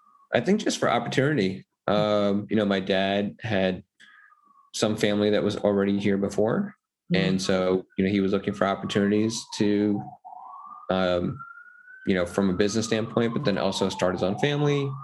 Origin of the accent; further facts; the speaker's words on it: New York, United States; So I was born in New York. I've been raised in the US. So I've actually only visited my hometown in India probably four times over the course of my life.